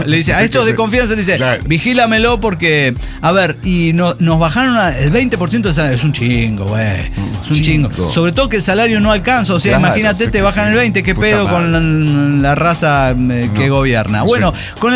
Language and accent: Spanish; Xalapa, Veracruz, Mexico; Soy el hereje de Jalapa, México.